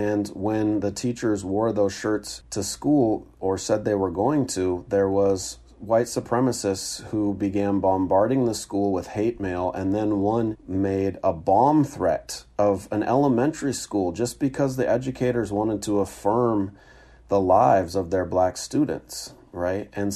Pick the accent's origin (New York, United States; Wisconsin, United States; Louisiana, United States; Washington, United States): Washington, United States; Seattle; moving back to my hometown of Seattle and teaching middle school and high school